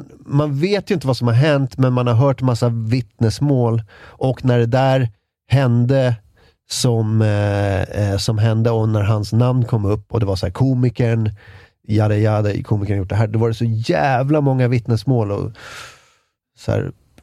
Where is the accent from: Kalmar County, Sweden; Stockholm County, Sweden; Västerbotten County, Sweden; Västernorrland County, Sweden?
Stockholm County, Sweden; Ösmo; en milstolpe i min uppväxt var när vi flyttade från Ösmo, som ligger i närheten av Nynäshamn. Som var ett så, du vet, ganska tryggt arbetarklassområde. Ingen hade särskilt hög utbildning där jag liksom växte upp.